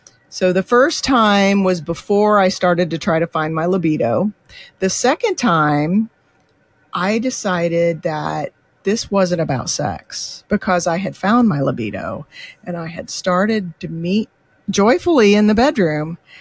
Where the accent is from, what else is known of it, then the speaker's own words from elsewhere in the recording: Indianapolis, Indiana, United States; I was born and raised near Indianapolis, Indiana, in the United States, which is Midwest.